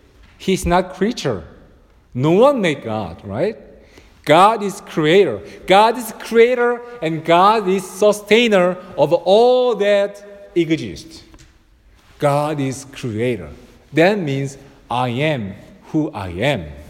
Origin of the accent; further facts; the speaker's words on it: South Korea; now in United States; I'm originally from Korea. Who are you? I was a missionary in the Philippines.